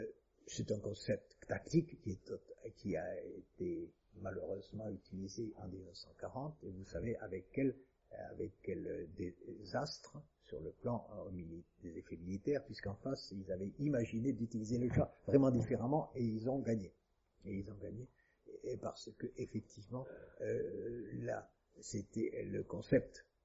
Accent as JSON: {"language": "French", "town": "Toulouse", "region": "Occitanie", "country": "France", "said": "en tant que Toulousain"}